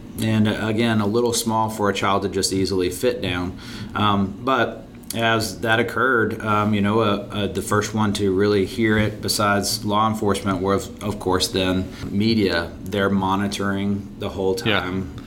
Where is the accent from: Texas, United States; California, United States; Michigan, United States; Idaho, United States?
Texas, United States; Midland; I started out my career as a newspaper reporter in my hometown of Midland, Texas